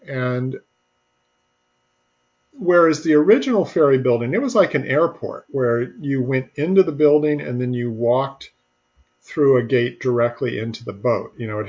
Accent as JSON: {"language": "English", "region": "California", "country": "United States", "tie": "born or raised there", "said": "But when I was growing up in the Bay Area, the cable car turnaround on Market Street, it's at the end of Powell Street where Powell meets Market, really close to Union Square."}